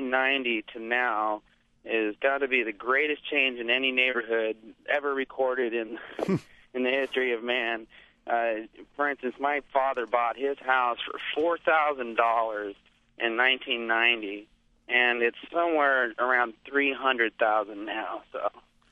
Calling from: Portland, Oregon, United States; I'm calling from the Alberta Arts District in Northeast Portland here.

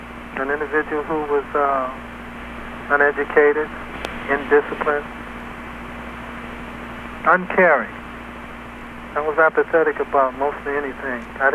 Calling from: California, United States; Well, I'm calling from San Quentin Prison in a 4x9-foot cell on death row.

